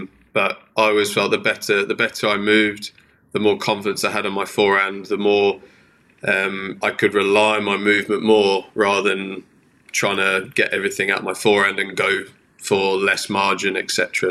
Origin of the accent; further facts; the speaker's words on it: Yorkshire and the Humber, United Kingdom; now in London, United Kingdom; I've been based here, but I grew up north in Yorkshire. That's where I went to school. And then I moved away and I used to live in Wimbledon, literally 5 minutes from the club, and now I'm about 20, 30 minutes down the road